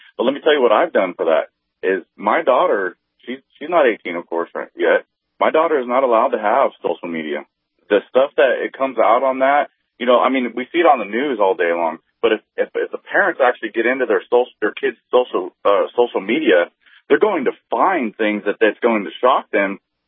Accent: California, United States; It may be conservative to the standards of California, but I'm from Kern County, and it's a real conservative county there.

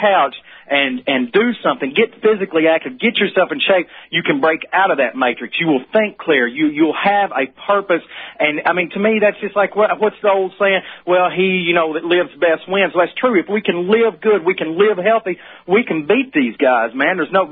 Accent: the South, United States; accent: southern; I hope you can understand that with my old southern accent, that defeats the tasers.

